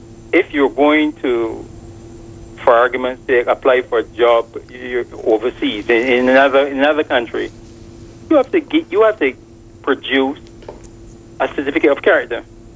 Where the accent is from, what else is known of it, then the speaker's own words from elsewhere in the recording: Barbados; born there; I was born in Barbados.